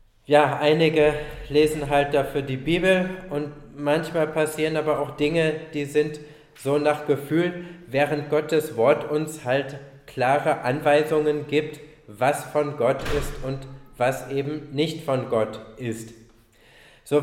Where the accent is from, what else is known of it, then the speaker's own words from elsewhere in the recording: Leverkusen, North Rhine-Westphalia, Germany; born there; letztes Jahr, da war ja meine Geburtsstadt Leverkusen mal in der Bundesliga deutscher Meister.